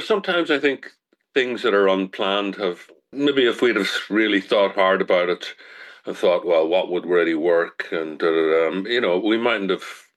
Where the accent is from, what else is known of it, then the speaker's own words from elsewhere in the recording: Northern Ireland, United Kingdom; accent: Tyrone; He's actually from the same part of Tyrone as I'm from. So it's nice. I've kind of lost my thick Tyrone accent, so it's nice to hear a bit of the way I should really be talking.